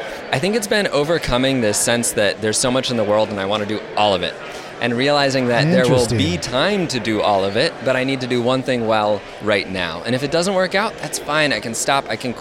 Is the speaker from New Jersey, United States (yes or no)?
no; Maine, United States; now in Los Angeles, United States; I'm originally from Maine, live in Los Angeles now